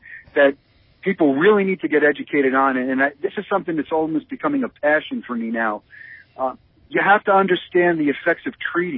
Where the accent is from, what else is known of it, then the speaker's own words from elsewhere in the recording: East Coast, United States; Because growing up on the East Coast, the only people that had guns were cops and bad guys.